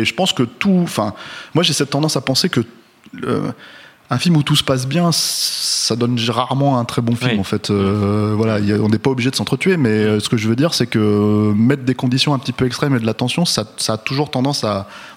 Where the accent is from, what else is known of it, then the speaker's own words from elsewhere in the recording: France; Nous, on est trop jeune pour avoir vu, mais puis on est français